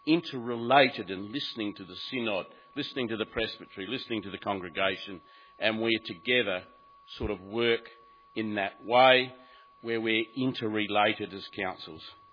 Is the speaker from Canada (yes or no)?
no; Australia; it's part of being an Australian.